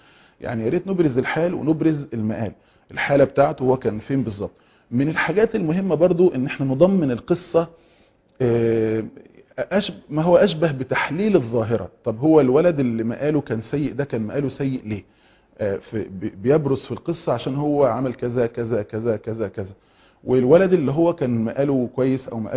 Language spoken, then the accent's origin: Arabic; Egypt; احنا مثلا كمصريين او احنا كعرب